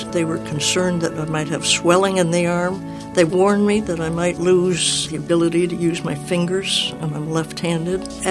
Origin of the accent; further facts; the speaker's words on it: Gainesville, Florida, United States; from Gainesville, Florida.